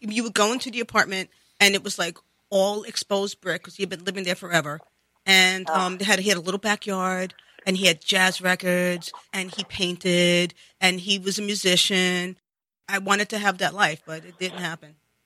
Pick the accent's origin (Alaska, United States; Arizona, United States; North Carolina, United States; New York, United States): New York, United States; Bronx; I grew up in the Bronx.